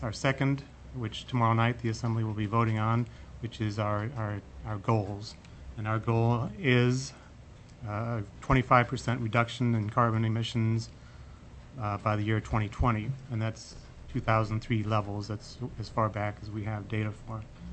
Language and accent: English; Sitka, Alaska, United States; I'm from Sitka. I'm here representing Sitka Climate Action Plan Task Force.